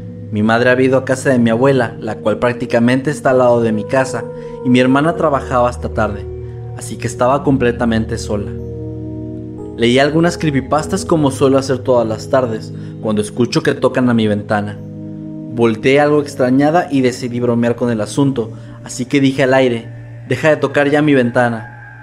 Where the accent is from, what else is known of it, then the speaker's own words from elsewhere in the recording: Trujillo, Venezuela; Yo soy del estado de Trujillo en Venezuela y esta es mi anécdota, la cual me pasó cuando estaba pequeño, tenía 7 años para ser exacto.